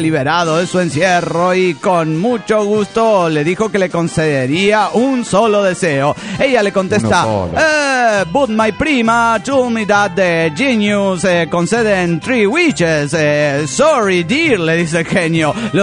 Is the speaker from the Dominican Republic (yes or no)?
no; Nuevo Laredo, Tamaulipas, Mexico; de Narco Laredo, Tamaulipas, México.